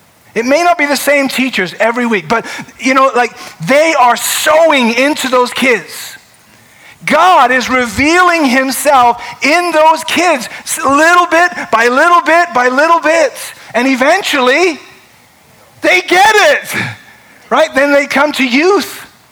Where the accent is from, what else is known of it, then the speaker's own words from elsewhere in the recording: England, United Kingdom; born there; moved away; I was born in England, for those of you who don't know. So I left England in 1974